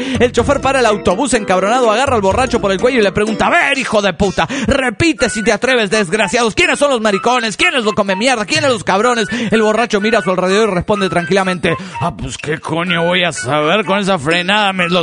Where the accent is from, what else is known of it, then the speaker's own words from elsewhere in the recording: Cochabamba, Bolivia; Soy juez de Cochabamba, Bolivia.